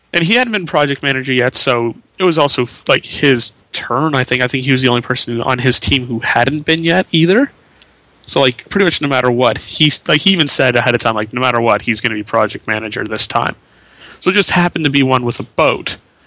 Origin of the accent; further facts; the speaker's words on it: Canada; I'm from Canada. I'm very left-wing.